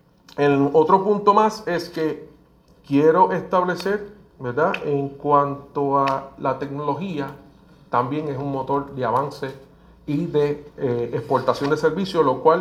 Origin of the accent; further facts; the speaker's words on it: Puerto Rico; ciudadanos como nosotros puertorriqueños pudieran beneficiarse de servicios directamente